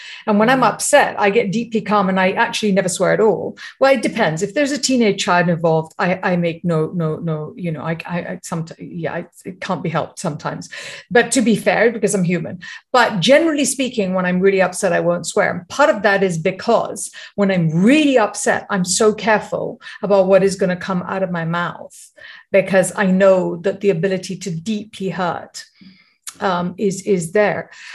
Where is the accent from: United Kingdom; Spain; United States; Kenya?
United Kingdom; again, being British, but, you know, we just swear quite a lot.